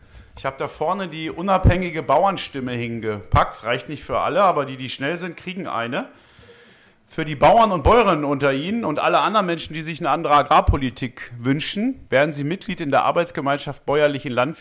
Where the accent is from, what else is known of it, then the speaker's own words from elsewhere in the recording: Thuringia, Germany; Ein gutes Beispiel, wo ich herkomme, aus Thüringen, da gibt es ein Dorf, das nennt sich Tiefengruben.